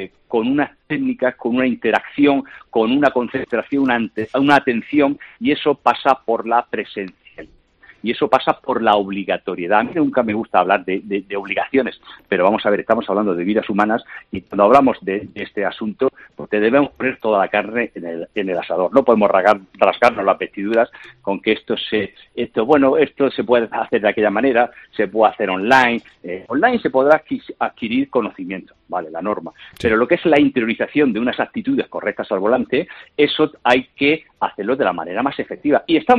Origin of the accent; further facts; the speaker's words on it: Region of Murcia, Spain; yo soy de Murcia, como creo que sabes